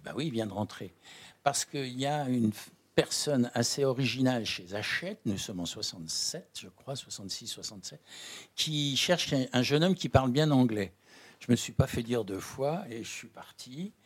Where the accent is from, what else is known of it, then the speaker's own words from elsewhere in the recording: Lyon, Auvergne-Rhône-Alpes, France; je suis né à Lyon il y a longtemps. Et puis, dans une famille bourgeoise lyonnaise, j'ai été très heureux.